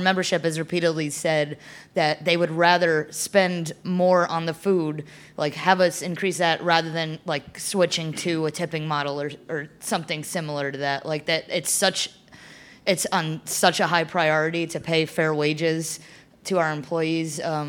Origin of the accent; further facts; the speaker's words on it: New Jersey, United States; You know, I'm from New Jersey. I didn't know what a co-op was.